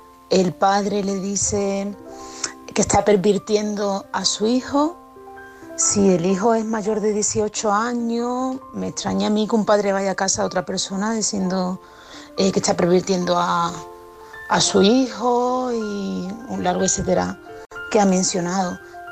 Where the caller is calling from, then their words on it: Málaga, Andalusia, Spain; de Málaga.